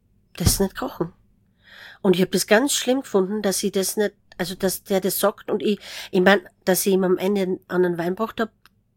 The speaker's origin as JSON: {"language": "German", "country": "Austria", "said": "ich natürlich, ne, so als Österreicherin, blaufränkisch zweigelt, das waren meine Geschmacksbilder."}